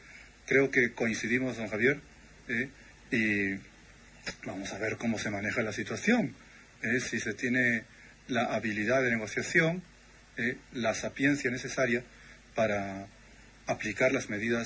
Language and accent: Spanish; Peru; cuando era niño ya recibía en Perú toda la producción bibliográfica